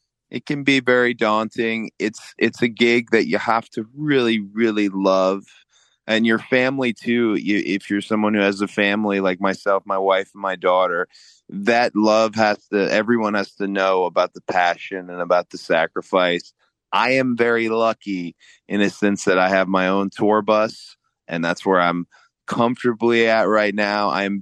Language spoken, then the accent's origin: English; Georgia, United States; First off, growing up in Georgia, if you know someone who grew up in Georgia, ask them.